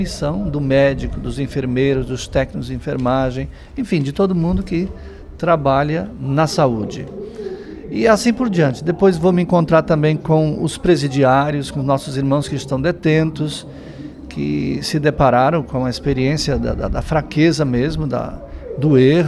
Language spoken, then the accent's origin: Portuguese; Espírito Santo, Brazil; eu fui professor por quase 10 anos na rede estadual, lá no meu estado, Espírito Santo.